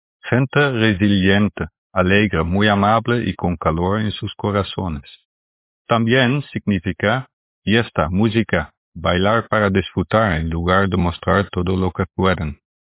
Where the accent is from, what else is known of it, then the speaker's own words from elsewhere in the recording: Rotterdam, South Holland, Netherlands; Spanish is a second language; un holandés que vive en Rotterdam, Países Bajos.